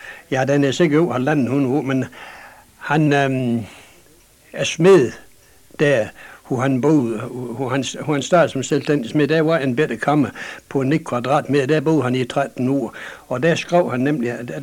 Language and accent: Danish; Heltborg, North Denmark Region, Denmark; Nu stammer jeg fra Heltborg, hvor min slægt kan faktisk føre 250-300 år tilbage.